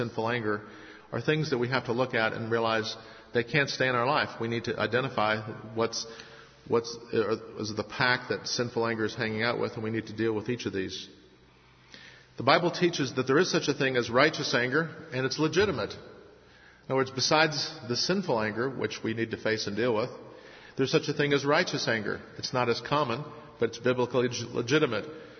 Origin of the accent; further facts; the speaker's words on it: Midwest, United States; now in Atlanta, United States; And I grew up in the Midwest, and actually Atlanta has more tornadoes in the spring than any other part of the country, and have had one go over my house.